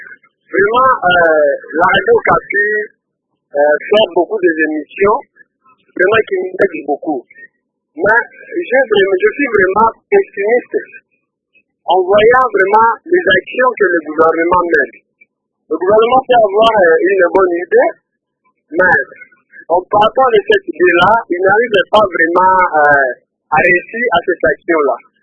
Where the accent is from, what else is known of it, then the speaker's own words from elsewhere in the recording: Équateur, DR Congo; Il y a des plantations qui sont en train de chômer maintenant ici chez nous à l'Équateur.